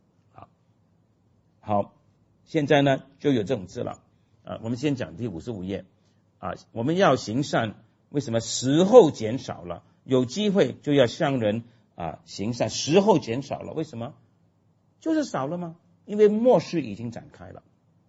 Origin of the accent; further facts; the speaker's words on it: Shanghai, China; 比方说我们上海人，我的父母亲呢